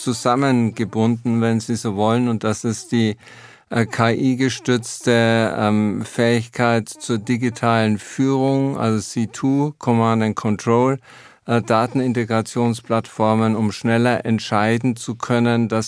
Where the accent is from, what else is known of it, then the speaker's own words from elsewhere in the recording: Bavaria, Germany; ich bin in der Nähe von Grafenwöhr aufgewachsen, das stimmt.